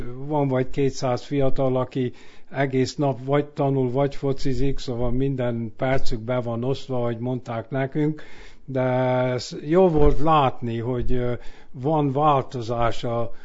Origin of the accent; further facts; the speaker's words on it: Austria; now in United States; Ahol én felnőttem, még Ausztriában is minden falunak volt csapata